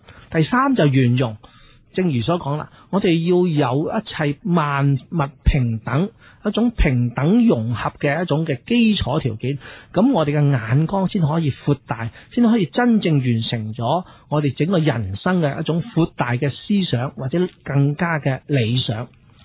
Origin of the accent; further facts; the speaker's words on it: Guangdong, China; 系我哋广东人嚟㗎喎